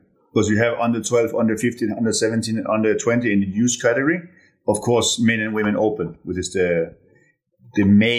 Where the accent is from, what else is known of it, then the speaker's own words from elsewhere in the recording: Canary Islands, Spain; And growing up in Canary Islands, we can do all outdoor sports all year long, which is pretty much unbeatable.